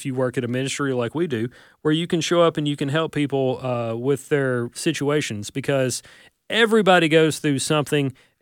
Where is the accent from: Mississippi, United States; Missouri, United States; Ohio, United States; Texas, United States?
Mississippi, United States; this impacts me because it involves something in my hometown in Northeast Mississippi.